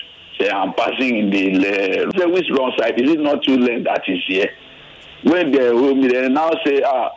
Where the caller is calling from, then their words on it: Lagos, Nigeria; I'm calling from Alaba International.